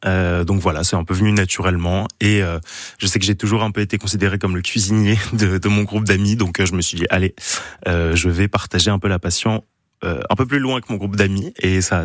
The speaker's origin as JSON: {"language": "French", "town": "Strasbourg", "region": "Grand Est", "country": "France", "tie": "born or raised there", "said": "J'ai grandi à Strasbourg et maintenant mes parents sont sur Enheim, donc voilà, toujours un peu dans le coin."}